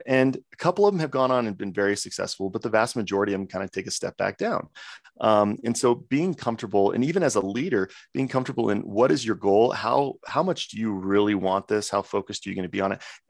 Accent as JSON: {"language": "English", "town": "Coeur d'Alene", "region": "Idaho", "country": "United States", "tie": "born or raised there", "said": "He moved to like my home state, Coeur d'Alene, or like my home city, Coeur d'Alene, Idaho."}